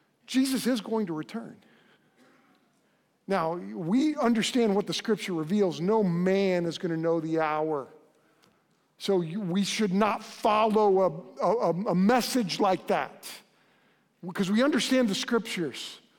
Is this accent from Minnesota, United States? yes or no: no; Oklahoma City, Oklahoma, United States; And I grew up in South Oklahoma City, and I grew up I was born in 71